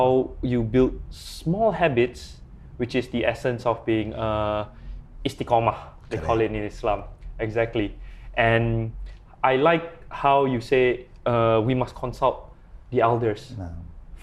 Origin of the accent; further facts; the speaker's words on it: Penang, Malaysia; We are both from Penang. We speak Hokkien.